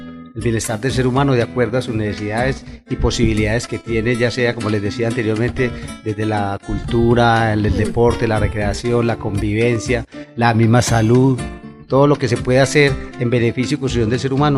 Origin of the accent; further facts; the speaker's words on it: San Luis, Antioquia, Colombia; now in Medellín, Colombia; Yo soy originario de San Luis, Antioquia.